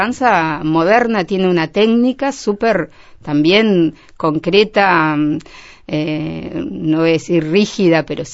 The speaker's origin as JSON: {"language": "Spanish", "region": "Rocha", "country": "Uruguay", "said": "Yo soy rochense en realidad, no soy"}